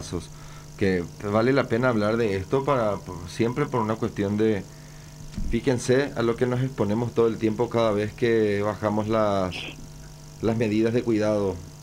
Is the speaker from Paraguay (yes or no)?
yes; Paraguay; es un derecho que tenemos los paraguayos